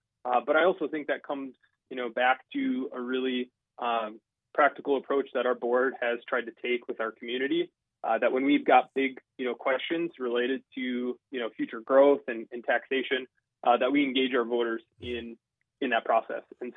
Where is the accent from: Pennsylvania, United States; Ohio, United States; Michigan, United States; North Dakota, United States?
North Dakota, United States; West Fargo; You know, I grew up in West Fargo, graduated from the school district.